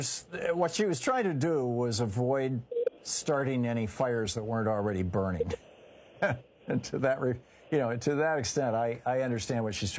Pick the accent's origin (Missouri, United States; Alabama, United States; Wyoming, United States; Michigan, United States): Michigan, United States; I mean, I grew up in Michigan, so I have passing familiarity with the area.